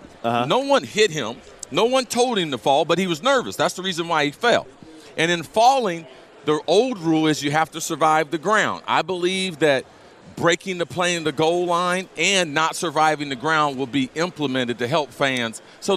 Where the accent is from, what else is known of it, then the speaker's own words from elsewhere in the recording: Ohio, United States; And all honesty, growing up in Ohio, the Dallas Cowboys were my team.